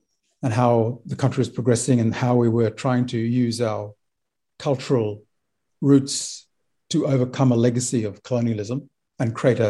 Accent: Port Vila, Shefa, Vanuatu; When I was growing up in Port Vila, sort of exposed to all that activism that was happening at the time.

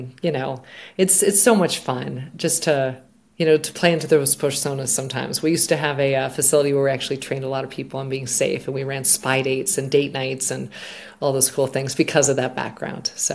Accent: Michigan, United States; And I grew up in Michigan, so it's a little bit of a change for me

